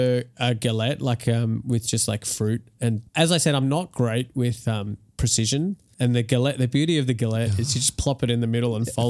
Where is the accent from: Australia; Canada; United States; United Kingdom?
Australia; Melbourne, Victoria; because I'm from Melbourne and I was living in Sydney at the time